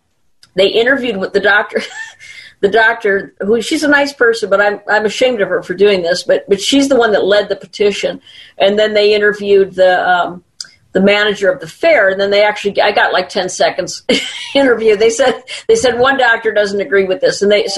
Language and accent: English; Chicago, Illinois, United States; I was raised in Chicago with the big machine, you know, the Richard Daley machine.